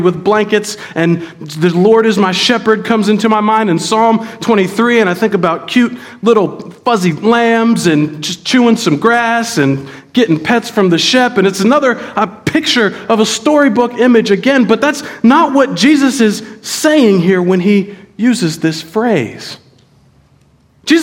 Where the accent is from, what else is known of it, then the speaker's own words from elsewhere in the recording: West Virginia, United States; Y'all know I'm from West Virginia. There's lots of middle of nowhere places.